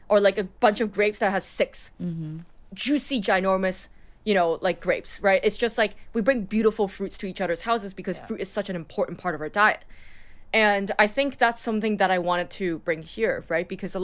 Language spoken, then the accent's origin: English; Singapore; also born or lived in Hong Kong; I really thought about how I grew up eating in Singapore and Hong Kong.